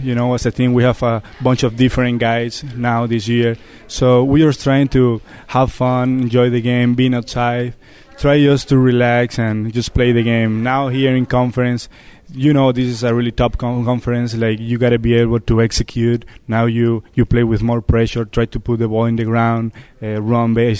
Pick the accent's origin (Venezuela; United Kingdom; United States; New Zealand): Venezuela; English is a second language; I'm from Venezuela, from a really cold, hot city.